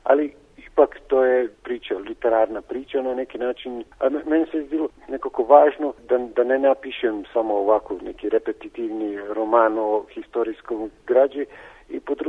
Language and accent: Croatian; Murska Sobota, Slovenia; A u Mursku Sobotu, u moj rodni grad, manje od 10.